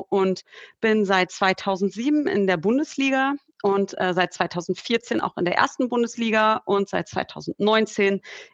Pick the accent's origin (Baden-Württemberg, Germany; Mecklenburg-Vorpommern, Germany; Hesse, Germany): Hesse, Germany; Ich komme ganz witzig aus dem Nordhessischen, gar keine große Volleyballgegend